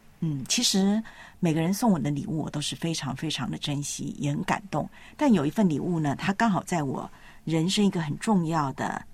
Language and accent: Chinese; Taiwan; moved away; 台湾，然后呢来到了香港这边呢进修神学